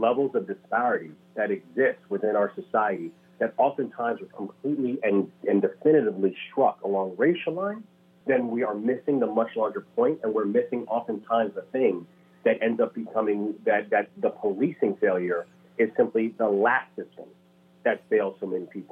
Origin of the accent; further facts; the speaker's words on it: Baltimore, Maryland, United States; Yeah, and in fact, I still do live in Baltimore. You know, Baltimore is my hometown